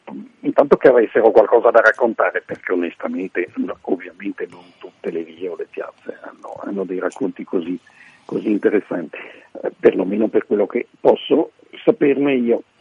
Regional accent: Milan, Lombardy, Italy; io non solo ci vivo e ci ho vissuto e ci sono nato a Milano, ma è una città che amo effettivamente

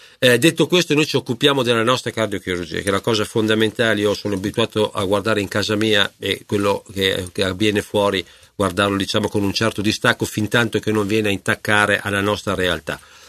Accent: Parma, Emilia-Romagna, Italy; sono di Parma, sono qua, insomma, ho la famiglia a Parma, è una famiglia a cui sono molto affezionato e molto legato, con 4 figlie

